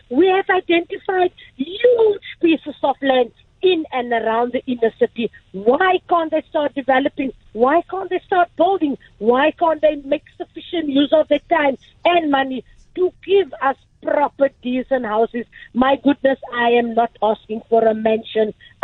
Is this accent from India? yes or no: no; Woodstock, Western Cape, South Africa; I was born in Woodstock. I was raised here. I'm 51 years old. I have nowhere else to go.